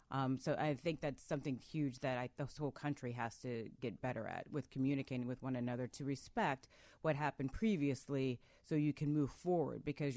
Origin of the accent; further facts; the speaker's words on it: Paradise Valley, Arizona, United States; I'm from Paradise Valley, Arizona. Hello. Very Republican, very when are we going to the mall kind of state.